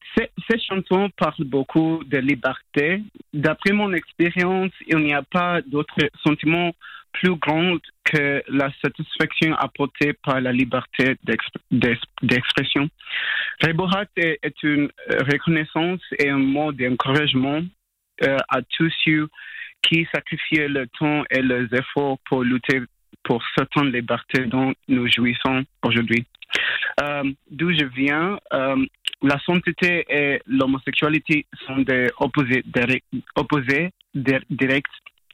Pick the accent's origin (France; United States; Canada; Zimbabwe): Zimbabwe; French is a second language; now in Fribourg, Switzerland; je suis un chanteur et compositeur de 23 ans, actuellement basé à Fribourg. À l'origine, je viens du Zimbabwe